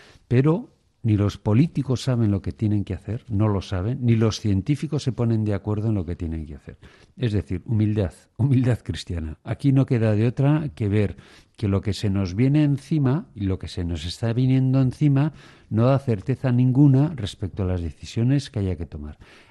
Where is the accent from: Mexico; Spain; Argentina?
Spain; Bilbao, Basque Country; yo soy de Bilbao.